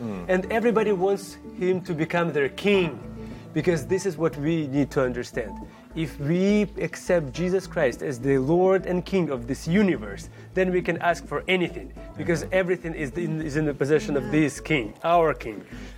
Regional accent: Ukraine; English is a second language; and this is my home country, and I'm also in pain because my fellow citizens and my fellow countrymen, they're suffering.

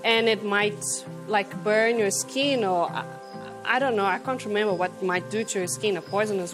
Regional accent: Rondônia, Brazil; Growing up in Rondônia, in the north of Brazil where I grew up, there were quite a few of like poisonous frogs.

